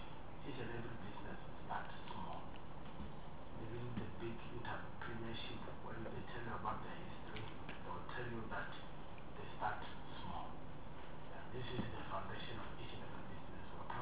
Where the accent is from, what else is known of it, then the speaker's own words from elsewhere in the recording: Limpopo, South Africa; I'm from Limpopo, in the former homeland of Ghana.